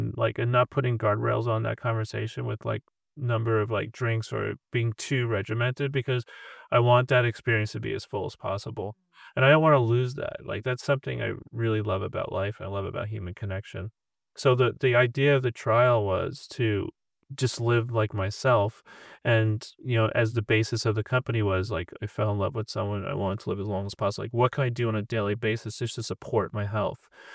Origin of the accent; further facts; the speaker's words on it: New York, United States; now in Los Angeles, United States; And as a New Yorker, I live a little bit differently than most people in Los Angeles